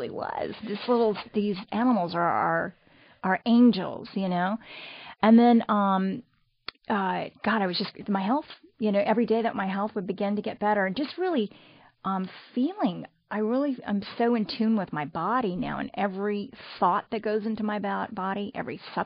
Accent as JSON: {"language": "English", "town": "New Orleans", "region": "Louisiana", "country": "United States", "tie": "born or raised there", "said": "growing up, I was brought up on Bourbon Street in New Orleans and raised in the French Quarter and very much a part of the music industry."}